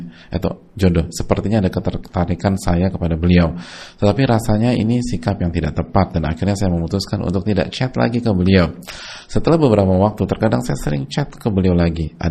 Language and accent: Indonesian; Tegal, Central Java, Indonesia; jadi kemungkinan orang tua saya tidak menyetujui karena saya asal Tegal, dan orang tua menginginkan sesama orang Jawa.